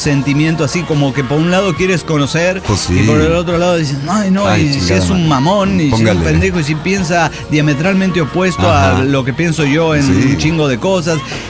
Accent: Mexico; Como buen mexicano

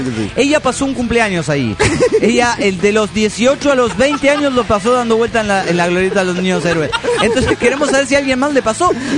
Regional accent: Oaxaca, Mexico; de Oaxaca, México.

